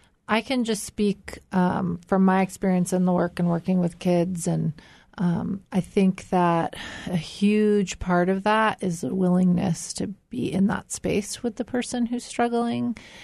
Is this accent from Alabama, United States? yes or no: no; Gustavus, Alaska, United States; I grew up in a very, very small community. Anyone who knows me here knows that I grew up in Gustavus.